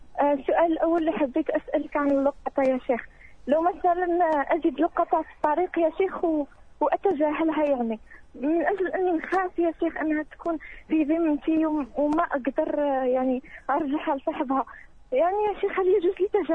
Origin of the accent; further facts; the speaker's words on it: Algeria; إحنا عندنا في الجزائر يعني على الأقل في منطقتي